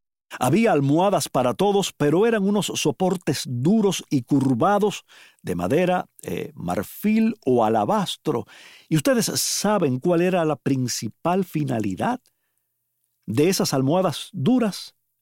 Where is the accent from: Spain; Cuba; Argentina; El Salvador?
Cuba; Palma Soriano, Santiago de Cuba; yo recuerdo con enorme gusto los mosquiteros de mi niñez allá en Palma Soriano.